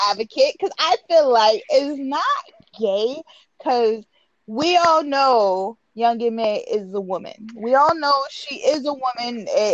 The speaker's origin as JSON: {"language": "English", "region": "New York", "country": "United States", "said": "Yeah, I'm from New York too."}